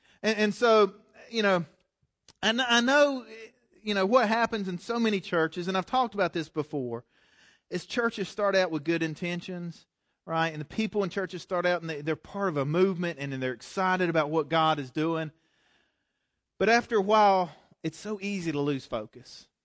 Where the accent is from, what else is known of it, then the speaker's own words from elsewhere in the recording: Galax, Virginia, United States; And growing up in Galax, you're around it, but I really wasn't part of it.